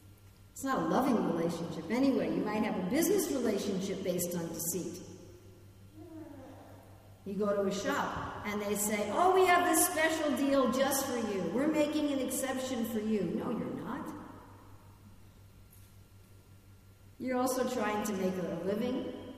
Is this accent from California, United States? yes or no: no; New York City, New York, United States; also born or lived in New Jersey; where I grew up in New York City, and then we moved to North Jersey, but we would drive into the city all the time